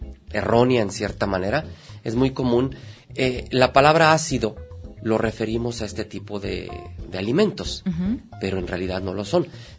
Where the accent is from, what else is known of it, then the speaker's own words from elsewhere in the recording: Mexico; Nos gusta como mexicanos, válgame la expresión, o el latino en general, nos gusta la parte curativa.